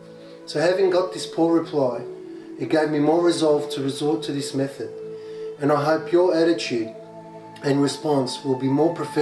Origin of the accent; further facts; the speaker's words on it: Lebanon; now in Australia; However, all this changed around 8 months ago when I went on a Christmas trip to my hometown, Lebanon.